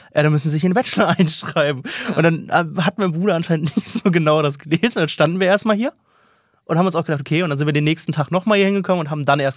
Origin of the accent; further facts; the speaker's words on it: Düsseldorf, North Rhine-Westphalia, Germany; Ist vielleicht als Düsseldorfer auch verständlich